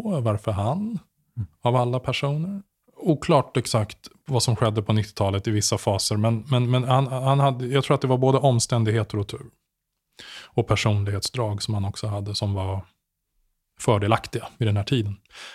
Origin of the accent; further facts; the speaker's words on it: Sweden; Jag kom ju från Sverige, liksom folkhems Sverige, Palmes Sverige, det var det jag hade sett.